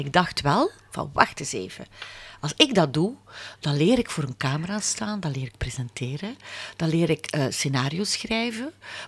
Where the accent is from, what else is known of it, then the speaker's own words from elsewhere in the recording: Veldegem, West Flanders, Belgium; born there; Ik was lid, ik werd gevraagd voor een theaterstuk bij een amateurgezelschap waar ik geboren ben, hè, in Veldegem.